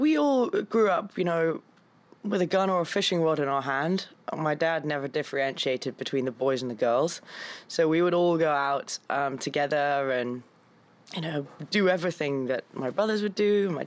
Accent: England, United Kingdom; So I'm English, and I grew up in a castle

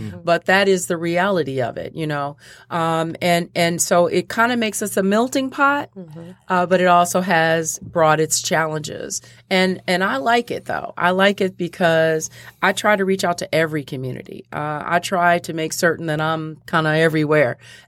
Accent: Arkansas, United States; born there; also born or lived in Michigan; Well, I was born in Arkansas, so I'm not originally from here. But while my parents were in law school, we were here for 3 years. Then when they graduated, we went back down south. Then when they divorced, we came back up here.

